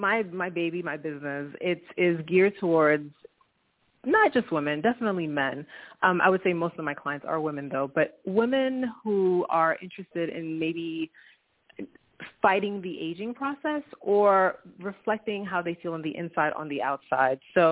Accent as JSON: {"language": "English", "town": "New York City", "region": "New York", "country": "United States", "said": "So I am from New York City, and I have two West Indian parents."}